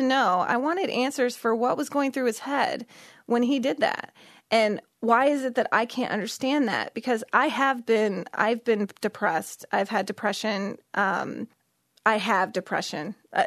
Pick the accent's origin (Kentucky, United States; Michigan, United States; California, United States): Michigan, United States; Battle Creek; that's my hometown. I went to Lakeview High School, and I'm a huge Battle Creek fan.